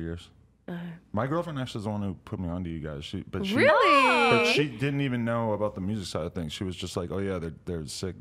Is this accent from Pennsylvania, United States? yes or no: no; New Hampshire, United States; Like, I'm from New Hampshire, so I feel you.